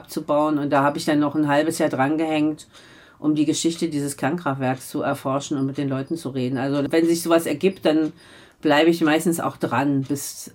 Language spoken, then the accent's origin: German; Magdeburg, Saxony-Anhalt, Germany; ich kam ja aus dem sozialistischen Magdeburg, bin dann zwar in das sozialistische Berlin gegangen, weil es war ja Ost-Berlin